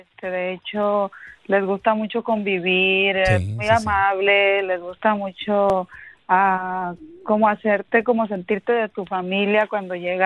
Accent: Aguascalientes, Mexico; now in Phoenix, United States; Aguascalientes.

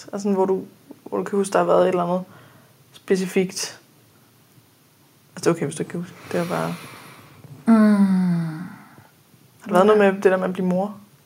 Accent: Frederiksværk, Capital Region of Denmark, Denmark; Vi er fra den samme by, vi er fra Frederiksværing begge to.

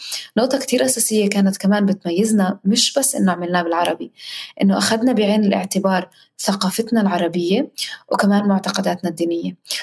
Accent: Palestine; وكوني أنا فلسطينية.

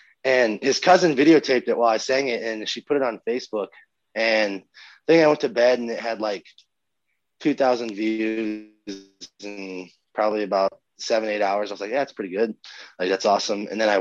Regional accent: Palo, Iowa, United States; I had one show booked in Palo, my hometown

